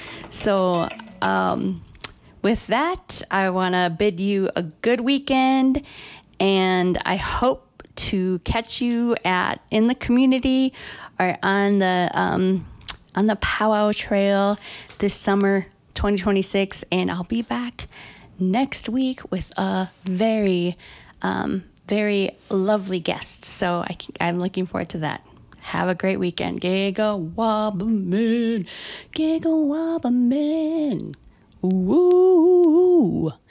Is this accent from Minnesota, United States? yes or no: yes; Red Lake, Minnesota, United States; accent: Red Lake; My Red Lake, thick Red Lake accent.